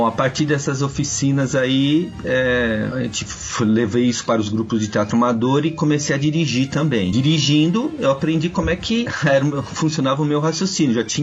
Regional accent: São Bernardo do Campo, São Paulo, Brazil; eu sou de São Bernardo do Campo

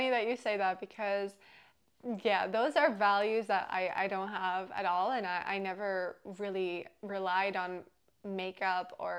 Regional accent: Czechia; I think growing up in the Czech Republic, Miss Czech Republic was a big deal.

